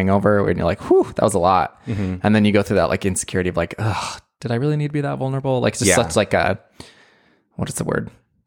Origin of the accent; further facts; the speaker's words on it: St. Regis, Montana, United States; now in San Francisco, United States; I'm from Montana. I'm from St. Regis, and which is like a town. I think it's like 60 miles outside Missoula.